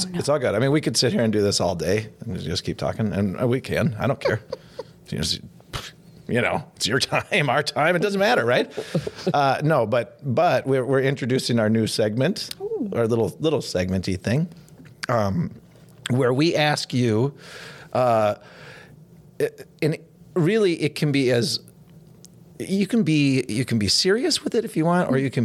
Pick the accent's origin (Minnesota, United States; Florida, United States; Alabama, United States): Minnesota, United States; Elk River; I grew up in Elk River. I totally understand.